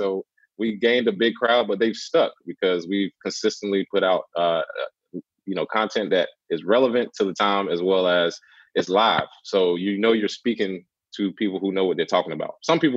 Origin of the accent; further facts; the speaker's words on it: Charlotte, North Carolina, United States; Oh, yeah. The good old Carolinas. Yep. From Charlotte.